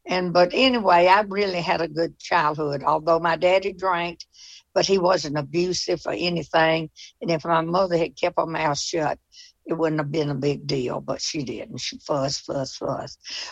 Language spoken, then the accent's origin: English; Monroe, Georgia, United States; I was born and raised in Monroe, Georgia.